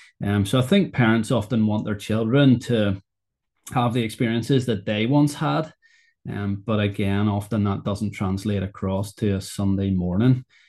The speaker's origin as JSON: {"language": "English", "town": "Whitehead", "region": "Northern Ireland", "country": "United Kingdom", "lives_now": "Holywood, United Kingdom", "said": "I'm from Whitehead, but I am based in Hollywood here."}